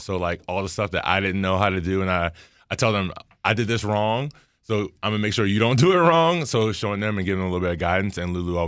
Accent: Baltimore, Maryland, United States; There we go. I'm from Baltimore, so I had to go into fitness.

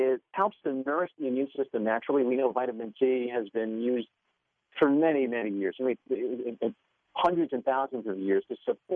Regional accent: New York City, New York, United States; You know, even in the urban cities, I grew up in New York City, and I got to tell you, back then, small gardens, urban gardens weren't a big thing, but I know they are now.

